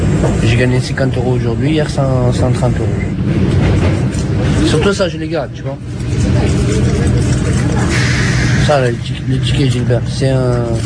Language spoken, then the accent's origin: French; Marseille, Provence-Alpes-Côte d'Azur, France